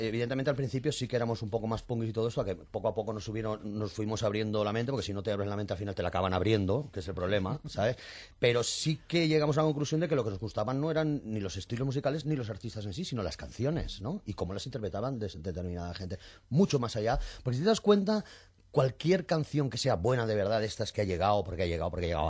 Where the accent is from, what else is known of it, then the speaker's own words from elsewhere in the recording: Spain; yo soy español